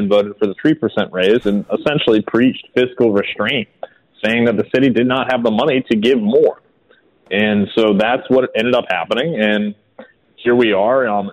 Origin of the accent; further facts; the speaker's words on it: Rhode Island, United States; I grew up in the Ocean